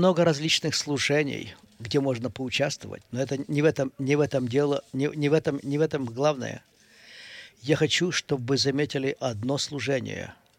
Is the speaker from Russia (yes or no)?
no; Australia; also born or lived in Calgary; Как вы поняли, я вырос в Австралии, и я практически ничего не знал о снеге.